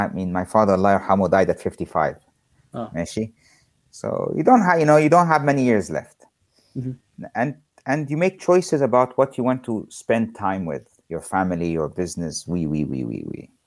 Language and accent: Arabic; Egypt; لان في الاخر اللي مش موجود عندنا في مصر